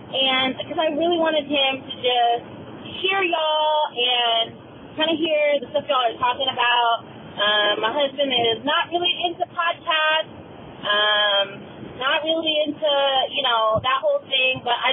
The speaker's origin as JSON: {"language": "English", "town": "Sacramento", "region": "California", "country": "United States", "said": "I'm from California, Sacramento."}